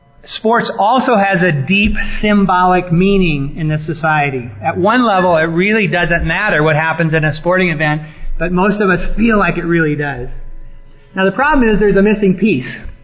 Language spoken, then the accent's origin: English; California, United States; I'm from Northern California, and I travel around the country, and I say kind of half-jokingly, I'm from Northern California, and I like granola